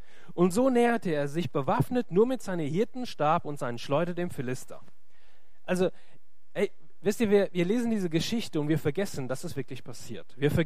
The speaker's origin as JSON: {"language": "German", "region": "Lower Saxony", "country": "Germany", "said": "Ich komme ja aus dem Flachland, ja da hinter Hannover noch."}